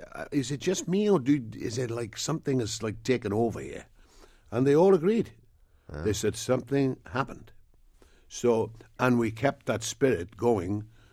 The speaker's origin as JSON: {"language": "English", "region": "Wales", "country": "United Kingdom", "tie": "born or raised there", "said": "When I was growing up in Wales, my grandmother spoke with this West Country accent."}